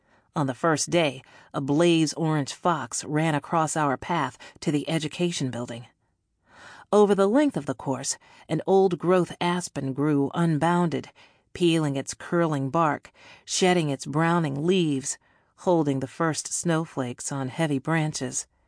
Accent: Minnesota, United States; I grew up in the Twin Cities, between St. Paul and Minneapolis, the city of lakes.

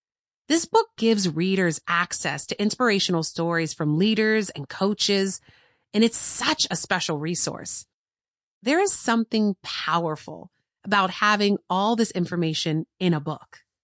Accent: United States; the family I grew up with in the United States.

